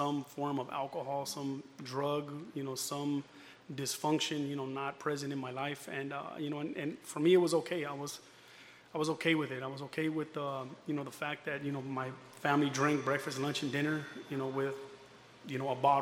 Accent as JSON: {"language": "English", "town": "El Monte", "region": "California", "country": "United States", "tie": "born there", "said": "Well, I was born in San Gabriel Valley, down there in a city called El Monte, kind of a, you know, rough neighborhood"}